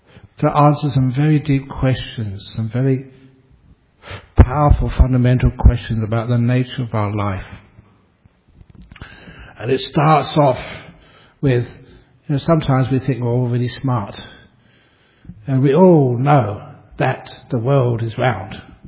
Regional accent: London, United Kingdom; I grew up in London

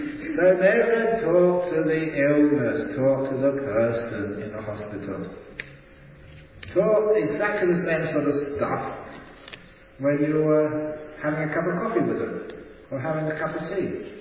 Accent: Australia; now in London, United Kingdom; I'm from Australia.

